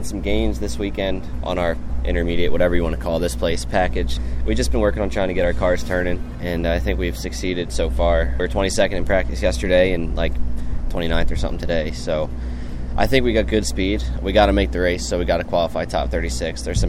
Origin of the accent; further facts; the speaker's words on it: New Jersey, United States; I'm from New Jersey, which is like 3 hours from there. Well, where I'm from, my hometown, and you know, every winter I'd go up in the Poconos snowboarding and stuff